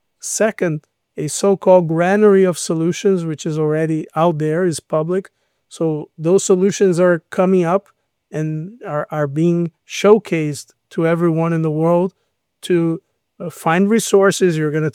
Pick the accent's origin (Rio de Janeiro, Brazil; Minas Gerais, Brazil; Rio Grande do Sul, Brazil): Rio Grande do Sul, Brazil; Porto Alegre; English is a second language; My hometown in Brazil, Porto Alegre, was underwater last year for more than a month